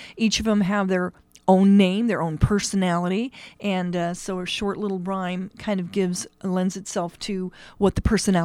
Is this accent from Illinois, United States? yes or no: yes; Litchfield, Illinois, United States; now in Springfield, United States; Well, I was born and raised in Litchfield. I moved to Springfield. I live up there with my husband now.